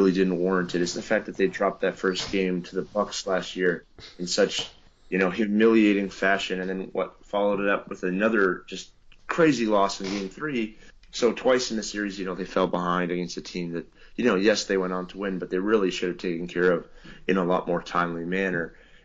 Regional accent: Canada; You know, it's not even that I'm Canadian.

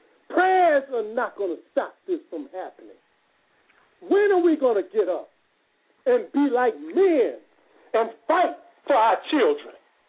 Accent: Oakland, California, United States; also born or lived in San Antonio, United States; I'm from San Antonio, Texas, but I came up in Oakland, California at Mosque number 26B.

